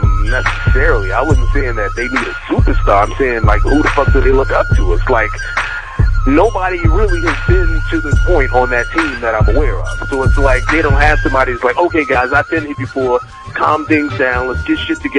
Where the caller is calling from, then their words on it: New Jersey, United States; in New Jersey.